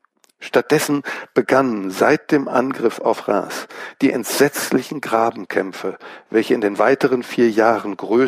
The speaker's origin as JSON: {"language": "German", "town": "Aachen", "region": "North Rhine-Westphalia", "country": "Germany", "tie": "born or raised there", "said": "ich bin in Aachen aufgewachsen und in Aachen in die Schule gegangen und habe durchaus sentimentale Beziehungen zu der Stadt."}